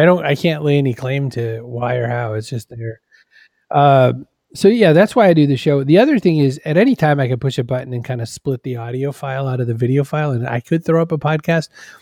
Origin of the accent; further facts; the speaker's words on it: Maine, United States; Because I was a kid growing up in Maine with 3 channels, just like everybody else for a while.